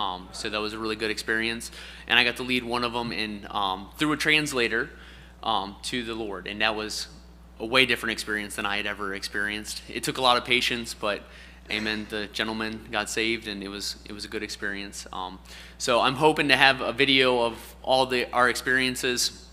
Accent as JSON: {"language": "English", "country": "United States", "said": "to me as an American, I'm like, we're going to get yelled at."}